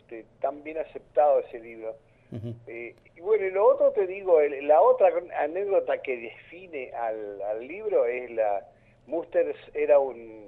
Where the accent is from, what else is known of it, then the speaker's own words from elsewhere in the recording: Perito Moreno, Santa Cruz, Argentina; born there; Muy bien, muy contento de estar aquí en mi pueblo. Aquí nací yo, cuando se llamaba Lago Buenos Aires.